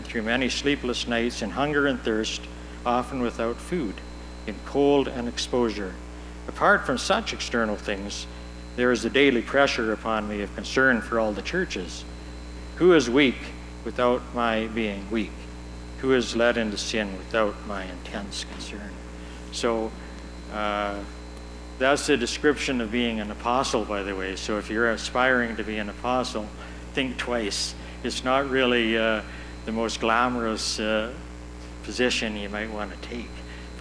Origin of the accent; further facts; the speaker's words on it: Camrose, Alberta, Canada; I love that question, because I could say I'm from Camrose, or I could say whatever.